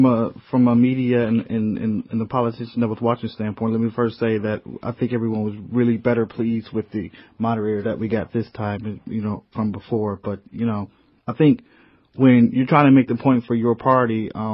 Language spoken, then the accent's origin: English; Detroit, Michigan, United States; Even my hometown, Detroit Lions, are coming down here.